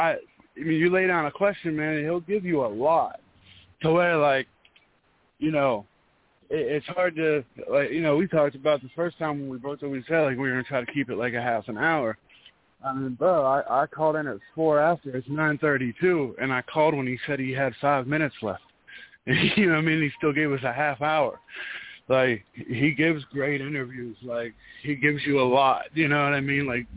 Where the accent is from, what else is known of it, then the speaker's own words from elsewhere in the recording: Pittsburgh, Pennsylvania, United States; you got to understand, I'm from Pittsburgh.